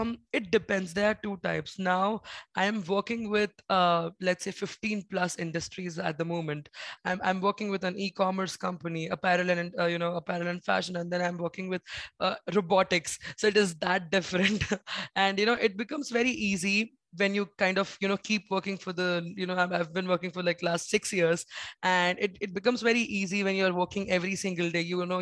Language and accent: English; India; And being an Indian, you know, Indians don't really want to spend a lot of money.